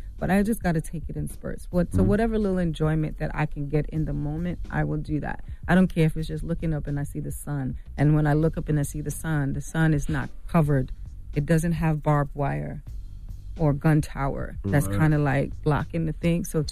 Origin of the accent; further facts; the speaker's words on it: Jamaica; I was thinking that. You know, I'm Jamaican.